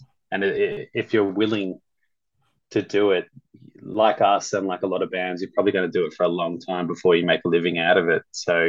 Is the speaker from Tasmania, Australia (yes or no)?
no; Sydney, New South Wales, Australia; as a young, you know, musician growing up in Sydney.